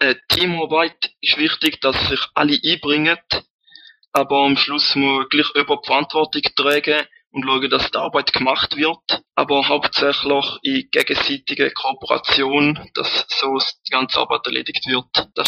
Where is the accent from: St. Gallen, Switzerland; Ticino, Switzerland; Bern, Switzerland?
St. Gallen, Switzerland; Rorschacherberg; Ich komme aus dem Rorschacher Berg beim schönen Bodensee, das ist im Kanton St. Gallen. Ich bin 22 Jahre alt